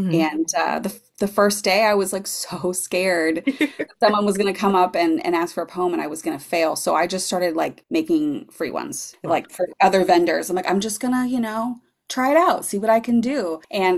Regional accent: Gearhart, Oregon, United States; now in Astoria, United States; I grew up in Gearheart

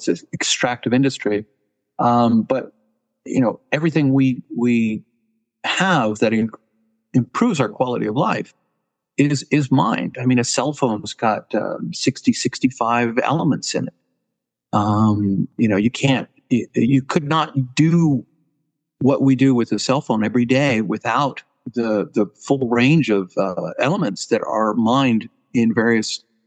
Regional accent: Caracas, Capital District, Venezuela; I was surrounded by petroleum engineers growing up in Caracas, Venezuela.

